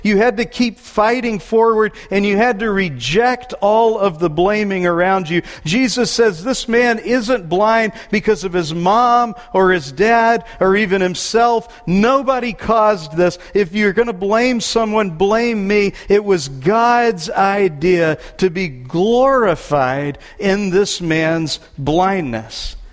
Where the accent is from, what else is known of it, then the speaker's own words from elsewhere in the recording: Texas, United States; This makes me think of when I was a kid growing up in Texas.